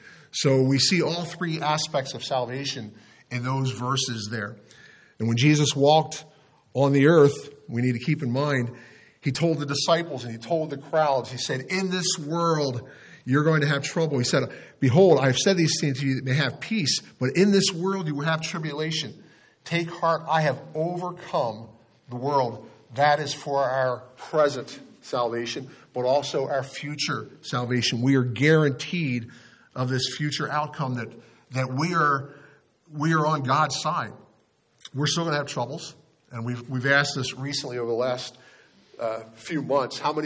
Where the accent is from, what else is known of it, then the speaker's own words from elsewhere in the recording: Philadelphia, Pennsylvania, United States; I grew up around the Philadelphia area, and I've always been kind of a Phillies fan.